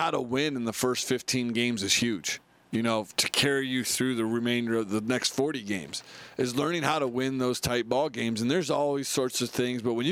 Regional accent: Indiana, United States; I'm from Indiana.

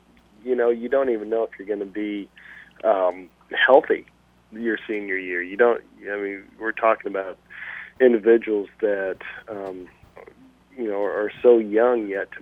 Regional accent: Gothenburg, Nebraska, United States; that signing there in the living room table of Mom and Dad's house where I grew up in Gothenburg, Nebraska

